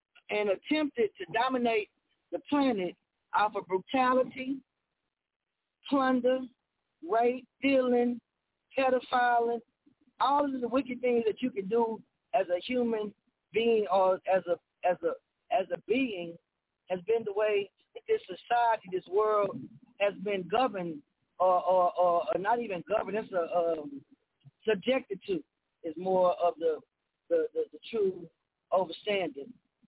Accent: New Orleans, Louisiana, United States; now in Houston, United States; coming off the heels of taking a dip down into my hometown in New Orleans, on this highway heading back to H-Town.

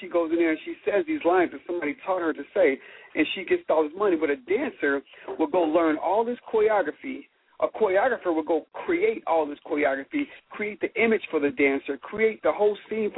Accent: Cincinnati, Ohio, United States; When I was growing up in Cincinnati, this convention came to Cincinnati.

